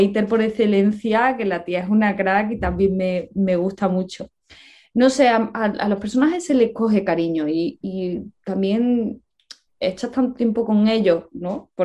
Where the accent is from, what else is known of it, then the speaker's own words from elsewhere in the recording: Puente Genil, Andalusia, Spain; yo ahora estoy en Puente Genil, que es mi pueblo